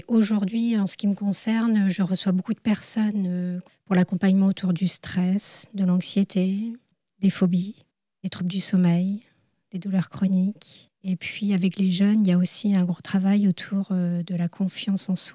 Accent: Brittany, France; Je suis originaire du Morbihan.

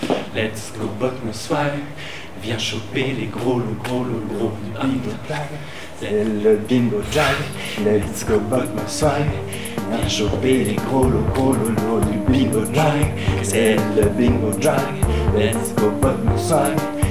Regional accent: Brittany, France; On a en fait cet héritage en tant que breton d'ouverture sur le monde, d'ouverture culturelle.

